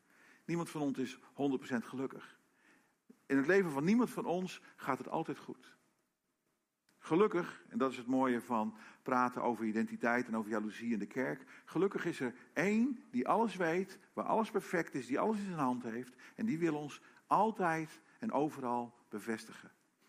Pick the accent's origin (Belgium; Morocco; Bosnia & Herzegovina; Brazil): Brazil; now in Netherlands; Voor degene die dat niet weet, ik ben opgegroeid in Brazilië.